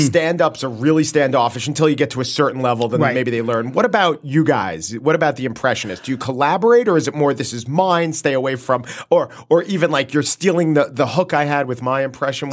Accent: New York, United States; because to me as a New Yorker, it's not a New York accent.

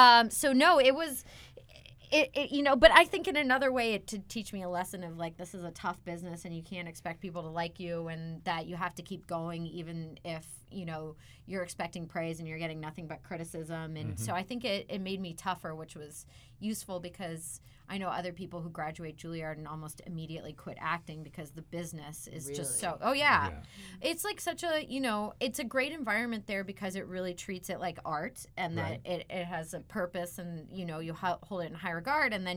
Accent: Pittsburgh, Pennsylvania, United States; I was very lucky growing up in Pittsburgh that I basically got to work nonstop as a kid.

